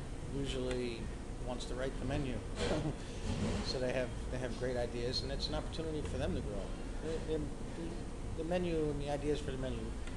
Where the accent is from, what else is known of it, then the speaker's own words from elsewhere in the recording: Philadelphia, Pennsylvania, United States; moved away as an adult; also born or lived in New York City / Los Angeles; I grew up in Philadelphia. Huh. And I worked in professional kitchens in Philadelphia for about 2 years. Then I moved to New York City.